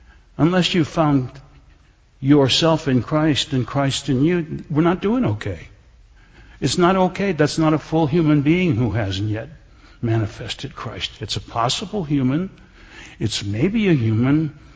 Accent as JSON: {"language": "English", "town": "Kenosha", "region": "Wisconsin", "country": "United States", "tie": "born there", "said": "I was born in Kenosha, Wisconsin, 1943"}